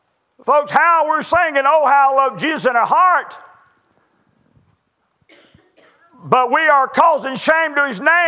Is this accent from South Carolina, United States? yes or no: yes; Lander, South Carolina, United States; I said, I'm a pastor from Lander, South Carolina.